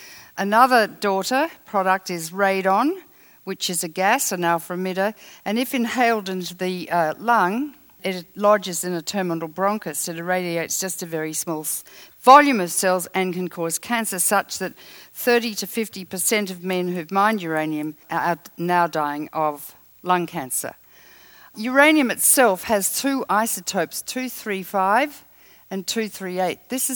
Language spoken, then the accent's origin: English; Australia; I come from Australia, where 40% of the world's richest uranium resides